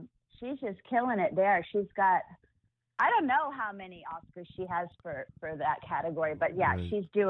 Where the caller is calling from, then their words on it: Los Angeles, California, United States; I'm in Los Angeles.